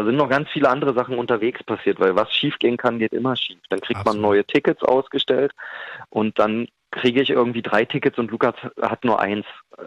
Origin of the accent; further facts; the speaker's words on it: Berlin, Germany; born there; Naja, ich bin hier geboren. Ich habe da die Liebe für Berlin eh im Herzen.